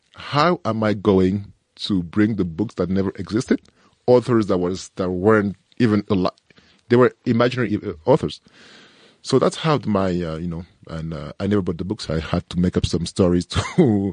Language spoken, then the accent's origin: English; France; Yeah, that was my reality growing up in France.